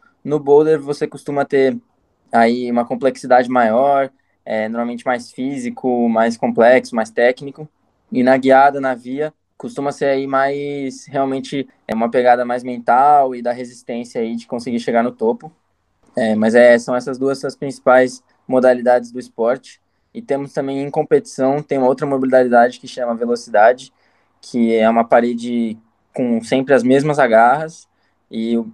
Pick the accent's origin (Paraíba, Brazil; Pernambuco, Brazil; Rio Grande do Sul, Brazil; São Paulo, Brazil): São Paulo, Brazil; sou de São Paulo, é atleta de escalada aí